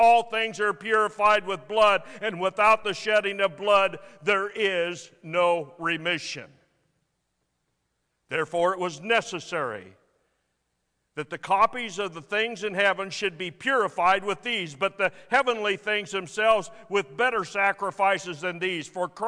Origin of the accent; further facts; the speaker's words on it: United States; As an American, I have the freedom to complain